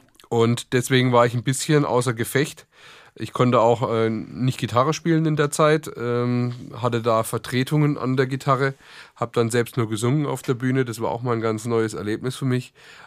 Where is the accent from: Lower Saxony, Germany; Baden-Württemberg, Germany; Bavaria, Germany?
Baden-Württemberg, Germany; Bad Rappenau; also born or lived in Heidelberg; Ich bin in Heidelberg geboren, im schönen Heidelberg und bin auch hier in der Nähe aufgewachsen von Heidelberg, also in Heilbronn, Landkreis Heilbronn und der Ort heißt Bad Rappenau.